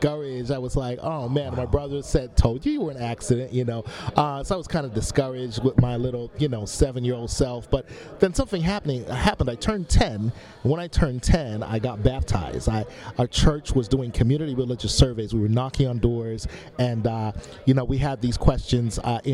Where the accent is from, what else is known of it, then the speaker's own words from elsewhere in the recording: Western Canada, Canada; But I grew up in Western Canada, and there were a lot of Ukrainians.